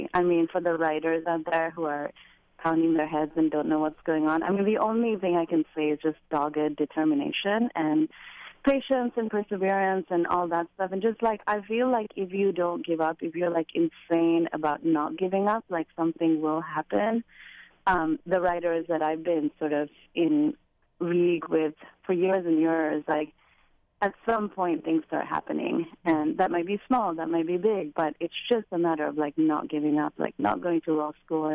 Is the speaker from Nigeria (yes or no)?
yes; Nigeria; now in United States; I reconnected with a Sri Lankan friend of mine who we grew up together in Nigeria. And she had moved back to Sri Lanka when I moved to America.